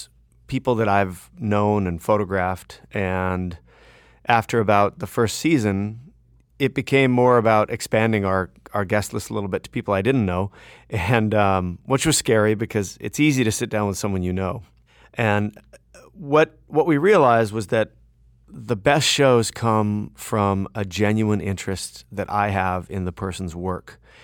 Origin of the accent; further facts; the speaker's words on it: Fullerton, California, United States; with a call from my hometown of Fullerton, California.